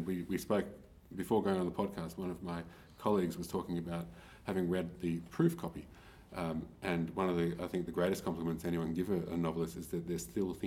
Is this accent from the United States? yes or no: no; Turkey; You know, I was raised in Turkey